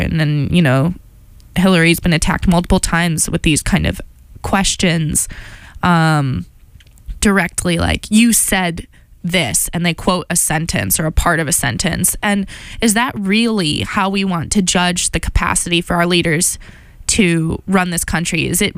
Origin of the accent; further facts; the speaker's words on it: Midwest, United States; okay, so I come from the Midwest, and I wonder if it's just the conception of space